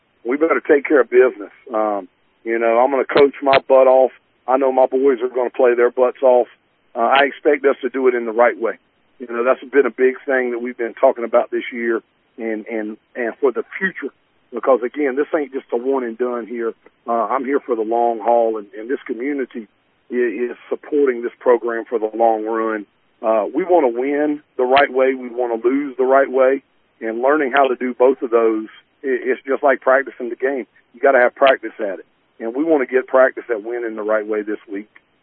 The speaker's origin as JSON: {"language": "English", "region": "the South", "country": "United States", "said": "I'm from the South, man."}